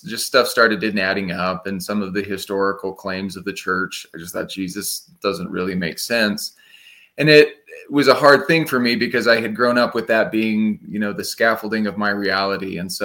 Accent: Salt Lake City, Utah, United States; I grew up in Salt Lake City, Utah.

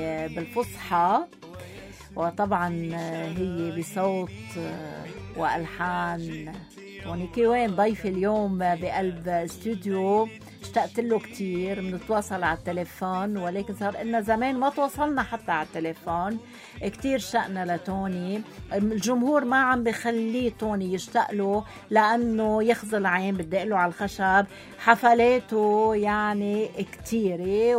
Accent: Lebanon; نحن كلبنانية

